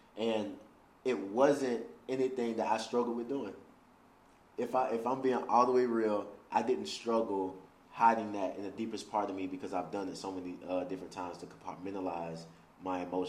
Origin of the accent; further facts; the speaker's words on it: Alabama, United States; Yeah. And it's so, because I'm from Alabama.